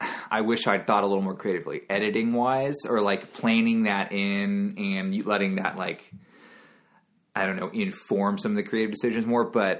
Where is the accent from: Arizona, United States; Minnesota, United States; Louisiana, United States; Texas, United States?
Texas, United States; Houston; Yeah, Houston.